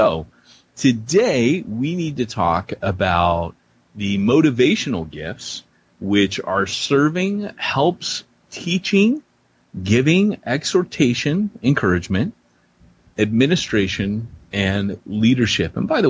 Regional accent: California, United States; We need to do those cool commercials that you knew growing up in Southern California.

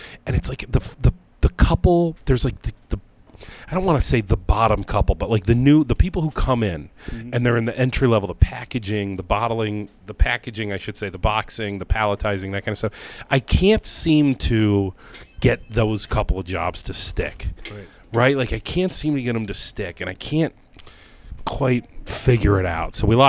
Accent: Rochester, New York, United States; now in Brighton, United States; As I've already mentioned, I'm from Rochester. She's from Fairport.

